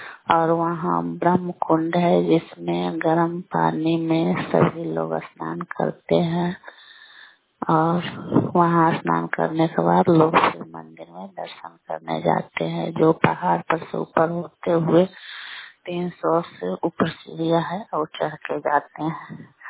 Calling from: Gurmiya, India; गुरमिया से बोल रही हूँ। मेरा यह कहना है कि मेरे गांव के बहुत सारे मेंबर

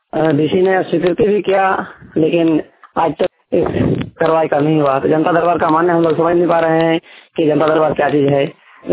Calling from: Madra, India; मेरा गांव में सड़क नहीं है और सड़क मुख्य सड़क से करीब 3 किलोमीटर दूरी पर हम लोग गाँव मदरा दिया गाँव बसे हुए हैं

